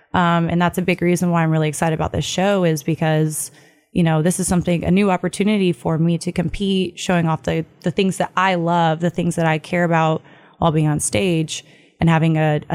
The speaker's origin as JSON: {"language": "English", "region": "Georgia", "country": "United States", "also_born_or_lived": "Montana", "lives_now": "Chattanooga, United States", "said": "I say that I'm from Georgia and then I transplanted to Montana"}